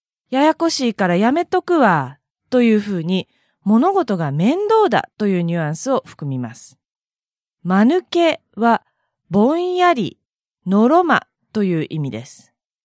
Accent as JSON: {"language": "Japanese", "region": "Kansai", "country": "Japan", "said": "関西人としては自分たちの使ってきた言葉が全国に広まるのは嬉しいですね。"}